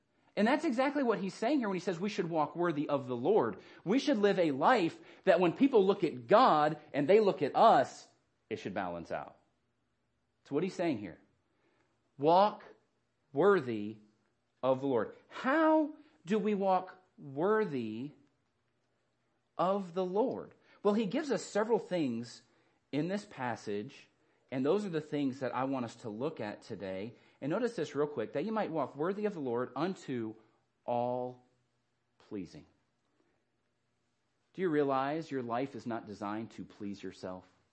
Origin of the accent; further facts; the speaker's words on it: Phoenix, Arizona, United States; Man, I grew up in the city. I grew up in Phoenix, Arizona. Granted, things didn't grow there anyway